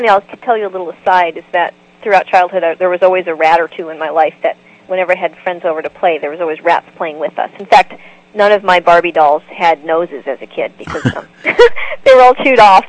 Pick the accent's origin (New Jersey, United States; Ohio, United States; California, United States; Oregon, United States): California, United States; San Diego; also born or lived in Los Angeles; Sure. Well, I grew up in San Diego.